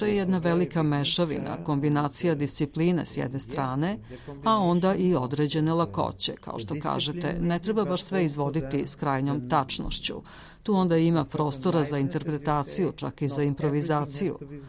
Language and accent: Serbian; Vienna, Austria; ja sam odrastao u Beču. Moji roditelji su se tu preselili kad mi je bilo 3 godine i od tada živim tamo.